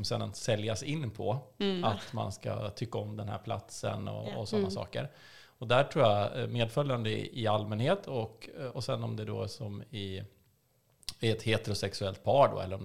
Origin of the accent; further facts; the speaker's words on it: Stockholm, Stockholm County, Sweden; Jag växte upp i Stockholm